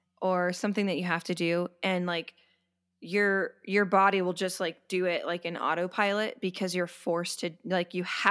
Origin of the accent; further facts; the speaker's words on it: San Bernardino, California, United States; I grew up in San Bernardino.